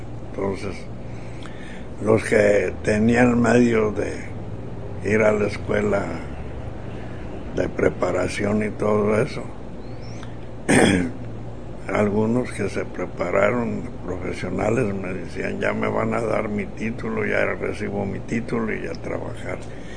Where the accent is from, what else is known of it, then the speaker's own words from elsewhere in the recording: Magdalena, Jalisco, Mexico; born there; En Magdalena, Jalisco.